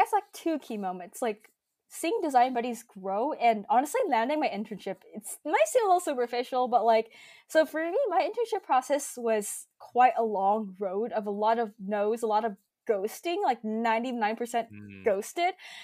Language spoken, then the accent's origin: English; California, United States; And also growing up in the Bay Area, like a lot of kids, and especially like growing up with an immigrant family